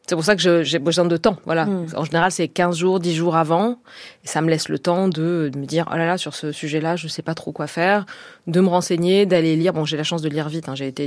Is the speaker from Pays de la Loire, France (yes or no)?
no; Bastia, Corsica, France; Je suis de Bastia en Corse, et il y a une tradition beaucoup des inscriptions sur les murs.